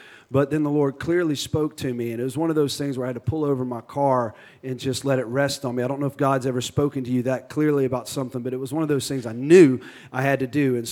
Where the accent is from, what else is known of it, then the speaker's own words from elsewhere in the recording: Baton Rouge, Louisiana, United States; You know, I was just introduced and they said that when I preach, because I'm from Baton Rouge, our church loves to shout and loves to do that stuff.